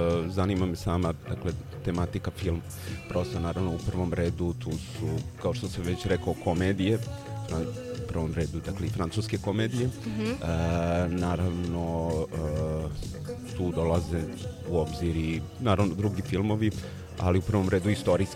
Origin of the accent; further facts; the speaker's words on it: Belgrade, Serbia; iz Beograda sam